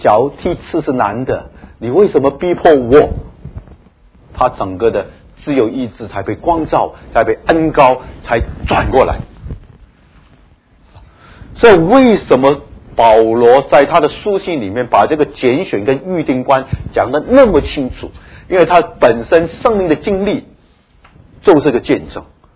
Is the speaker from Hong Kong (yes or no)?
yes; Hong Kong; accent: Cantonese-accented Mandarin; Chinese is a second language; 或许是因为我不是从大陆来的，我是香港来的，他听我这个广东国语就听得不顺